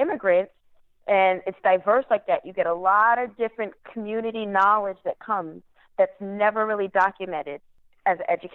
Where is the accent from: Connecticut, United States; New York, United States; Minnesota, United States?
Connecticut, United States; Norwalk; born there; my little inside joke with myself is that I was born in Norwalk, but I was made in Bridgeport.